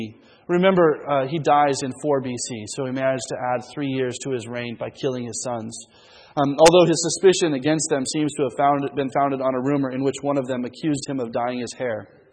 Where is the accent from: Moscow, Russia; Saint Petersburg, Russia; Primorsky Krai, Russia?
Moscow, Russia; English is a second language; Of course, I'm coming from Moscow, so perhaps my scale is a bit off.